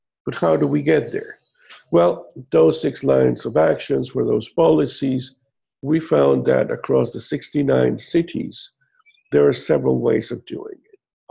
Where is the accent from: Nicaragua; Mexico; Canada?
Mexico; Merida, Yucatán; English is a second language; No, we've had them here in my hometown in Merida